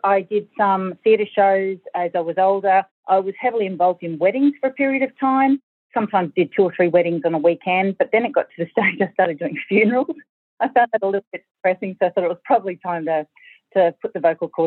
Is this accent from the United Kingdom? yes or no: no; Brisbane, Queensland, Australia; I grew up in Brisbane in the northern suburbs, in a suburb called West Chermside.